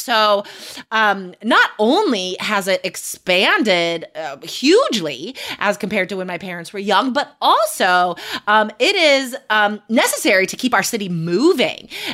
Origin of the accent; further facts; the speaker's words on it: United States; now in Portland, United States; being an American, we are very much nomadic these days